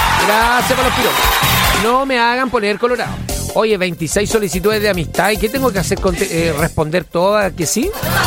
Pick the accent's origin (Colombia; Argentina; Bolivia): Argentina; yo soy argentina.